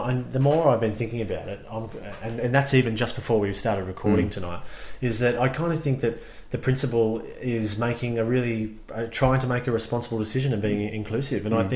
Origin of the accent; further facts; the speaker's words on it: Australia; it must be in there somewhere because I'm Australian